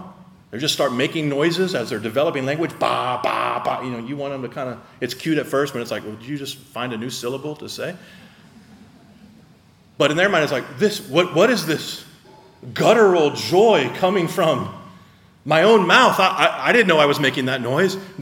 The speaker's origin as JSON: {"language": "English", "country": "United States", "tie": "born or raised there", "said": "I grew up in the American suburbs."}